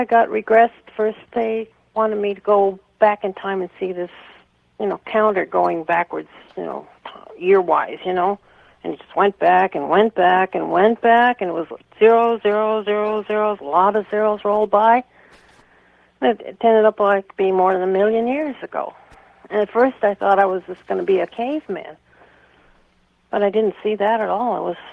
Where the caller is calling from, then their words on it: Westminster, Colorado, United States; Well, Denver, Colorado. I'm Westminster, a suburb.